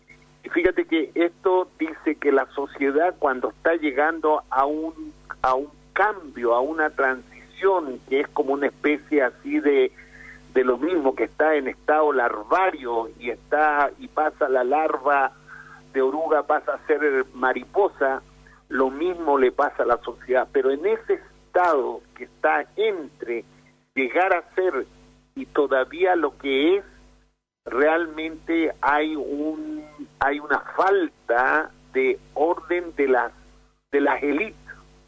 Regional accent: Chile; en mi país, en nuestro Chile

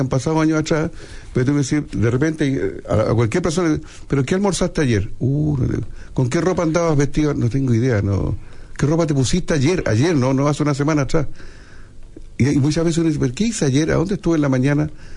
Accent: Valparaíso, Chile; me recuerda a un lugar donde yo iba a jugar cuando niño, en Valparaíso.

